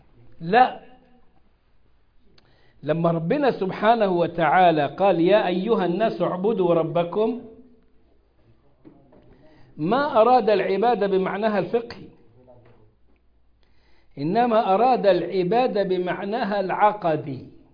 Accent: Egypt; وحاطط في بطنك بطيخة صيفي زي ما بيقولوا عندنا في مصر

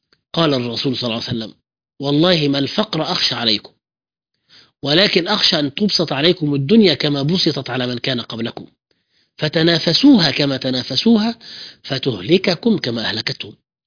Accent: Egypt; ممكن نلغي كثيرا من التجديدات التي في مراسم الزواج عندنا في مصر

